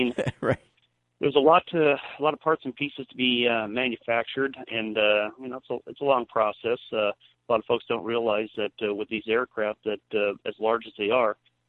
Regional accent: Pacific Northwest, United States; Yeah, I'm originally from the Northwest, however, in traveling to the Salt Lake City area a number of times, I've fallen in love with the place.

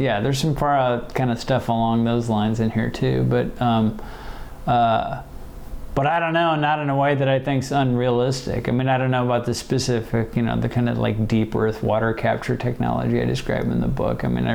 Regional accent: Midwest, United States; I mean, where I grew up in the Midwest, water is treated almost like a waste product.

